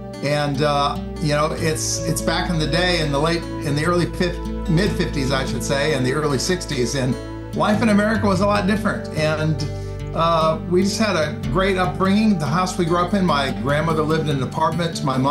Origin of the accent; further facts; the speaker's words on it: Iowa, United States; Yeah, well, growing up in Iowa is its own history compared to the other places people grow up.